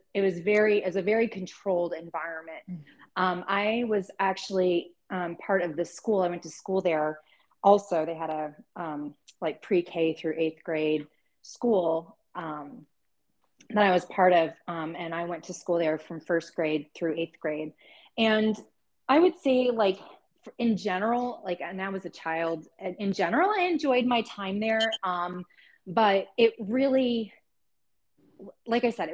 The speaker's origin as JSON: {"language": "English", "town": "Dallas", "region": "Texas", "country": "United States", "tie": "born or raised there", "said": "So I was raised in the LCMS Lutheran Church. I grew up in Dallas, Texas, and was a huge Cowboys fan."}